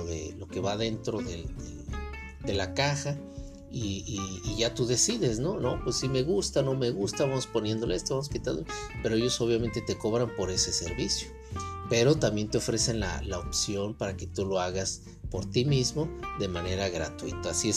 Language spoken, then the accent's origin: Spanish; Tijuana, Baja California, Mexico; now in San Diego, United States; mi ciudad natal, que es Tijuana.